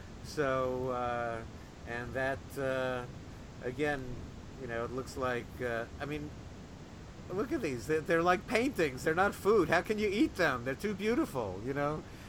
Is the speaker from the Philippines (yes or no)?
no; England, United Kingdom; accent: English; I know that maybe it's a little hard for him to understand my English accent, via Skype.